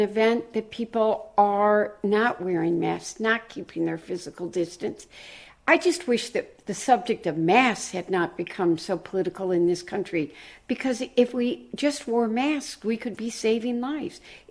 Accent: Dearborn, Michigan, United States; A steel plant that's here in my hometown of Dearborn, AK Steel, several weeks ago shut down another line.

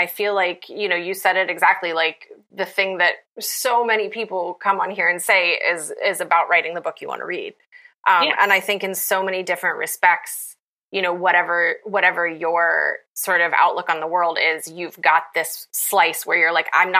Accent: Appalachia, United States; And I'm from Appalachia

